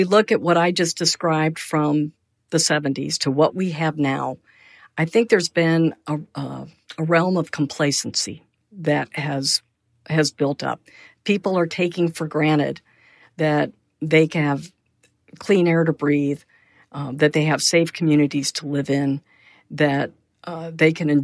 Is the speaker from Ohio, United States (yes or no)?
yes; Ohio, United States; And I grew up outside of Cleveland in the 60s and 70s.